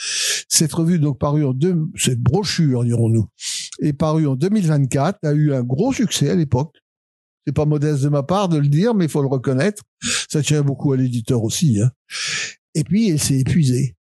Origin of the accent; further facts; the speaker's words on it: Clary, Hauts-de-France, France; also born or lived in Cambrai; je suis né à Cambrai, mais la ferme de mon père était à Clary, qui est un petit village au sud de Cambrai. Et j'ai passé les 20 premières années de ma vie.